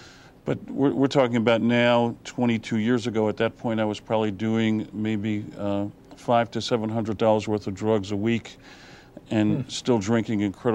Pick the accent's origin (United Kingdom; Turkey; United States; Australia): United States; Brooklyn, New York; Well, growing up in Brooklyn, I remember getting beat up because because us Jews, we killed their God.